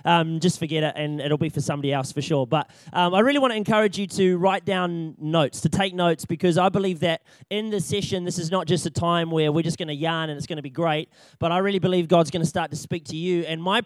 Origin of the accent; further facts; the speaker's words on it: Wellington, New Zealand; I am from Wellington, and I've done 3 years of the internship program, which is now called the Arise Ministry School in Wellington.